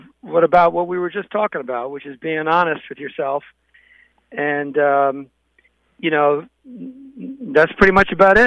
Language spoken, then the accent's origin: English; New Jersey, United States; born there; Even though I was born in New Jersey and people call me a Jersey boy, I really grew up loving the South, you know, and I love the storytelling.